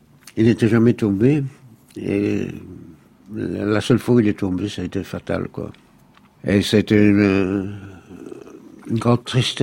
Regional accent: Boussu, Wallonia, Belgium; J'ai travaillé à l'âge de 15 ans dans une robinetterie à Boussu, mon village natal.

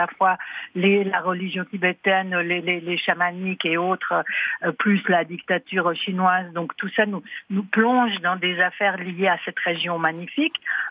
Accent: Switzerland; je suis suisse

